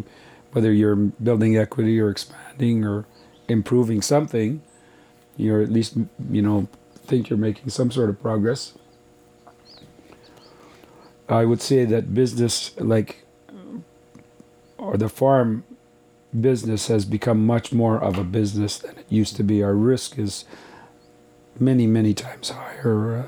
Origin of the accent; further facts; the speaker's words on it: Canada; So we're Canadian farmers are big exporters.